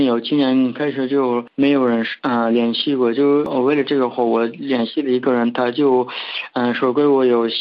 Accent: Xinjiang, China; Chinese is a second language; 我是 Turkistan 人，我不是你中国人，不好意思，我现在也不喜欢那个，我也不承认我是中国人，我就是维吾尔族。

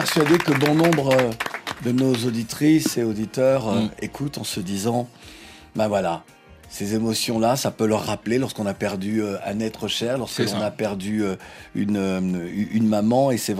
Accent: Yamoussoukro, Côte d’Ivoire; c'est pour te dire que je suis vraiment de Yakro, surprenant pour te dire que je suis vraiment de là.

